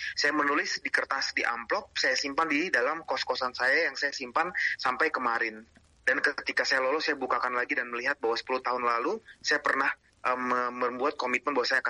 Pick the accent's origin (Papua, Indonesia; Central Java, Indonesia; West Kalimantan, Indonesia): Papua, Indonesia; Serui; Waktu itu tidak ada biaya kalau saya bersekolah di SMA setempat di Serui ya, saya berasal dari Serui.